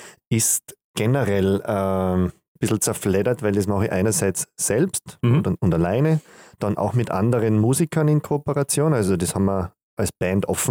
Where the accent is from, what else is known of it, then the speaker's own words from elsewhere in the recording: Kitzbühel, Tyrol, Austria; also born or lived in Vienna; Ich bin in Wien geboren und an sich in Kitzbühel, Tirol, groß geworden.